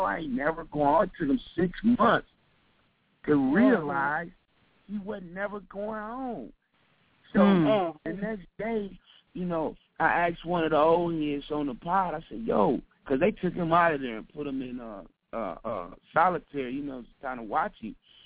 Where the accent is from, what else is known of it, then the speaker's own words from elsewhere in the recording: Milwaukee, Wisconsin, United States; I'm from Milwaukee, Wisconsin. In my city, you know, I mean, man, them folks going crazy up there.